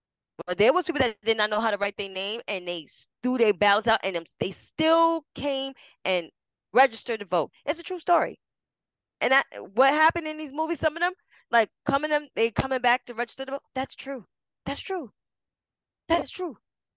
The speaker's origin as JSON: {"language": "English", "town": "New York City", "region": "New York", "country": "United States", "tie": "born or raised there", "said": "I grew up in New York City."}